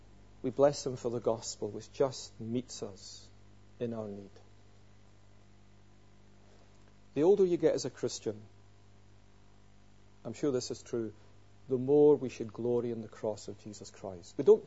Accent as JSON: {"language": "English", "region": "Scotland", "country": "United Kingdom", "said": "and you know, we're Scottish, we don't kind of go in for that kind of thing."}